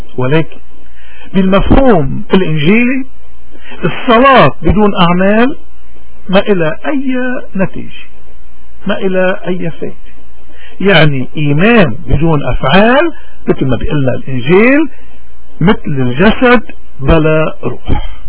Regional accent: Lebanon; نحن مشكلتنا كلبنانيين انه اكترية شعبنا غنم

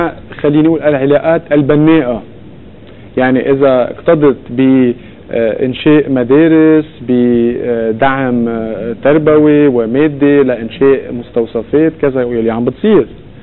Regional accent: Lebanon; فاذا ليه ما جانا توحدنا نحن كلبنانيين

